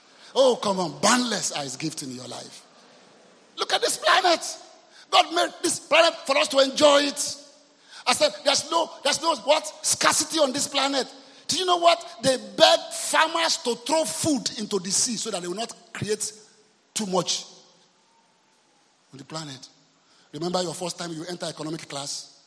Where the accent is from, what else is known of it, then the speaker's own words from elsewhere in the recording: Côte d’Ivoire; I grew up in Ivory Coast.